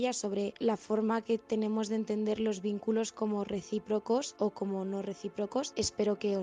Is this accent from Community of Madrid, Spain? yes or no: yes; Madrid, Community of Madrid, Spain; Soy de Madrid